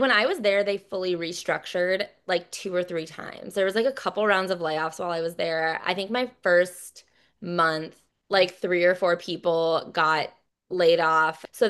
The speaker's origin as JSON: {"language": "English", "region": "Midwest", "country": "United States", "also_born_or_lived": "Los Angeles", "said": "I moved from LA, but I was from the Midwest still."}